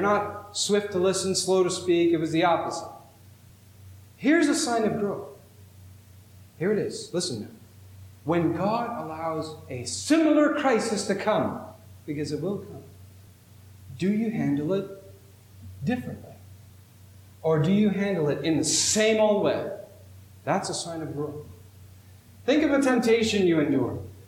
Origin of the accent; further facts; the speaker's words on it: Hope, Rhode Island, United States; We got to go down to where I grew up in Hope, Scituate